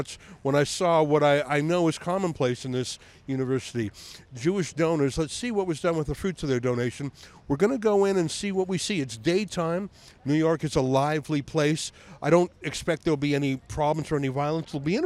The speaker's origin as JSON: {"language": "English", "country": "Canada", "said": "I'm from Canada."}